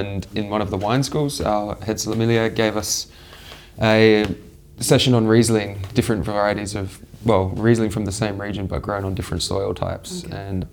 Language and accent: English; Perth, Western Australia, Australia; I'm from Perth, West Australia.